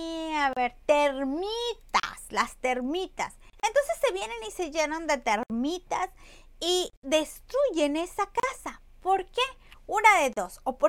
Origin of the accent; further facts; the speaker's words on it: Monterrey, Nuevo León, Mexico; Somos, en Monterrey, la ciudad que más Coca-Cola consume a nivel mundial.